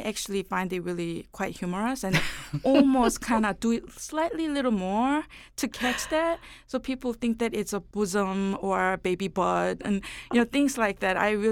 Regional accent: South Korea; now in Atlanta, United States; But, you know, this is the city I lived the longest. So I am, just as much as Korean, I'm also Southerner and Atlantan.

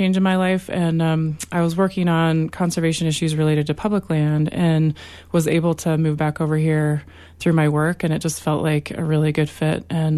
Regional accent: McElmo Canyon, Colorado, United States; I was born in Cortez and grew up on a farm down in McCamo Canyon. My dad farmed there my whole life.

